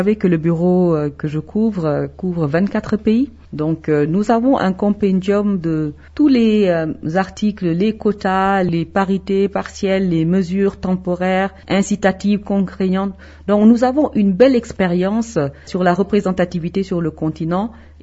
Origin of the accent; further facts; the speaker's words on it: Senegal; Moi, je viens du Sénégal.